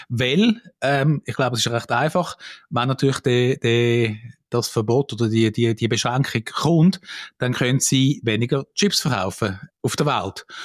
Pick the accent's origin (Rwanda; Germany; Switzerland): Switzerland; Also als Schweizer meinen wir ja immer, wir sind super und die Besten